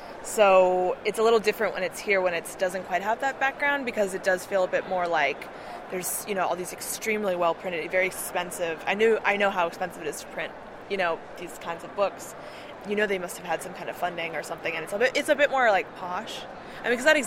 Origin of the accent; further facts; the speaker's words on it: Berkeley, California, United States; I grew up in Berkeley, California, so these kinds of values.